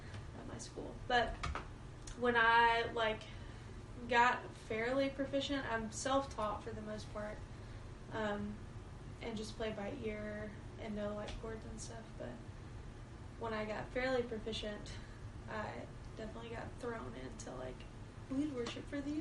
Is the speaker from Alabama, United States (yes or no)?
yes; Muscle Shoals, Alabama, United States; also born or lived in Gadsden; Yeah, I grew up in Muscle Shoals. I was born in Gadsden, but all the life that I know was in Muscle Shoals.